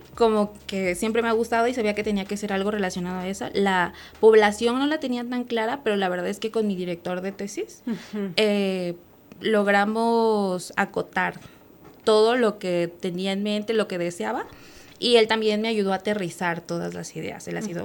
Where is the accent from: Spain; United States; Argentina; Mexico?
Mexico; Tuxtla Gutiérrez, Chiapas; porque yo soy de Tuxtla Gutiérrez, Chiapas, y es muy caluroso.